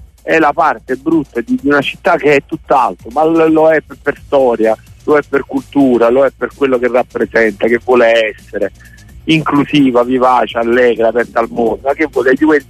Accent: Naples, Campania, Italy; e anche Napoli in certi momenti tira fuori il peggio di sé e da napoletano

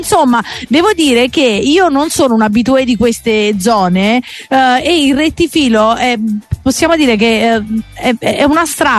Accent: Naples, Campania, Italy; noi napoletani

